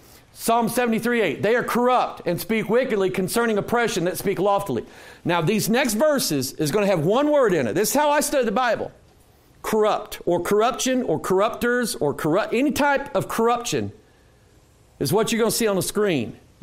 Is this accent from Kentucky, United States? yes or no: no; Pine Bluff, Arkansas, United States; born there; I came from the same dirt you came out of. I was born in Pine Bluff, Arkansas. So don't take me long coming down here to start saying y'all and how y'all doing.